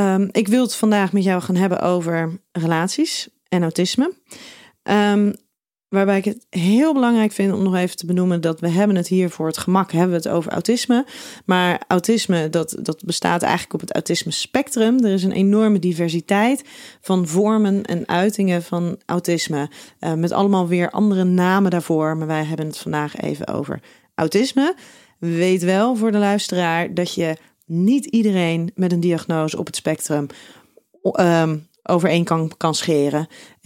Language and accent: Dutch; Schiedam, South Holland, Netherlands; Wij komen uit Schiedam.